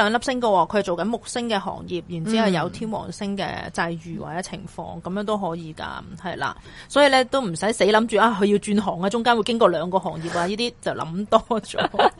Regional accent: Hong Kong; 我哋香港人可以点？

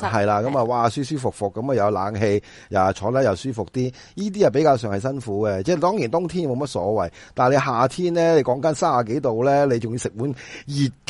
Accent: Hong Kong; 俾一啲大家我哋香港人嘅一啲嘅共同

